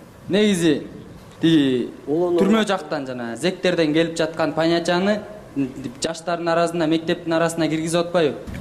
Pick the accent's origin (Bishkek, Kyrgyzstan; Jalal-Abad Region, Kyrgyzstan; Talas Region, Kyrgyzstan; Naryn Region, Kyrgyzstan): Bishkek, Kyrgyzstan; Ошо мен кыз аскер районунда өскөм.